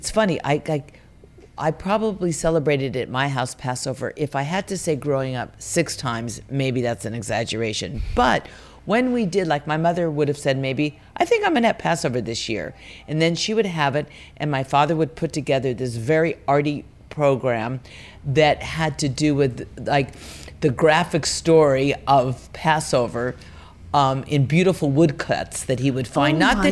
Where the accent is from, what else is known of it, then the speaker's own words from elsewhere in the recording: California, United States; because growing up in the Insular Valley, I didn't know that there was this distinction between the valley and the other side of the hill.